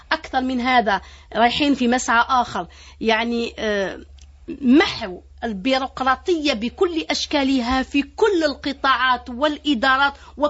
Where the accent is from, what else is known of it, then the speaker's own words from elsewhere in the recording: Algeria; ونحن جزائريين